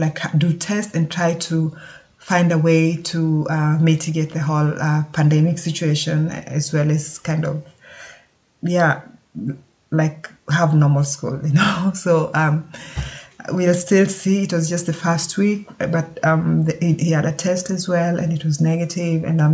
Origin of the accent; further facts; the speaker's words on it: Kenya; I come from Kenya. I mean, like I said, I was born and brought up in Kenya.